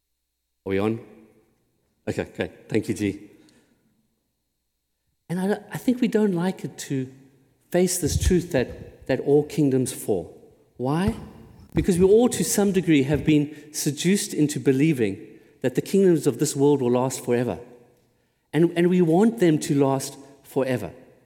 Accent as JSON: {"language": "English", "country": "South Africa", "tie": "born or raised there", "said": "I grew up in South Africa, and I had the blessing of seeing a kingdom fall. I grew up under apartheid South Africa"}